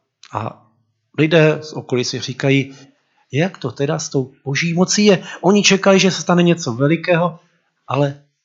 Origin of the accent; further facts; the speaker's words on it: Bohemia, Czechia; now in Moravia, Czechia; Já jsem z Čech a tam není zvykem, aby se na parte dávala fotografie.